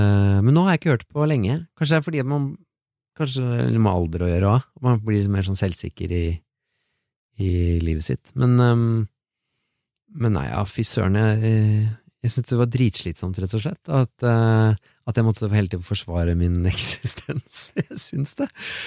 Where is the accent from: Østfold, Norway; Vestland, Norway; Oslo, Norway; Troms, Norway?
Oslo, Norway; also born or lived in Biri; Vi flyttet til Oslo fra Biri.